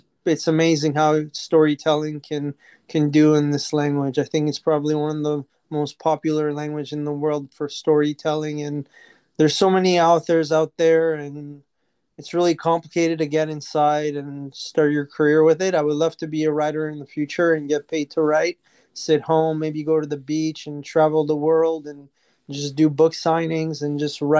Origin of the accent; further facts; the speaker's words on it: Montreal, Quebec, Canada; also born or lived in Algeria; I was raised in Montreal, born in Algeria to a Romanian mom and Algerian dad.